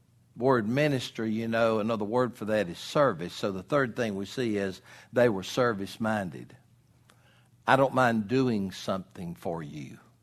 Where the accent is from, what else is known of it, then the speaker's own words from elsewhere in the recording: Georgia, United States; Well, I grew up in North Georgia, and we had our own dialect.